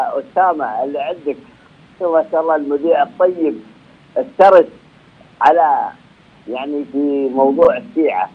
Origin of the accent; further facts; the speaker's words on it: United Arab Emirates; أنا أبغي أعزمك عندنا في الإمارات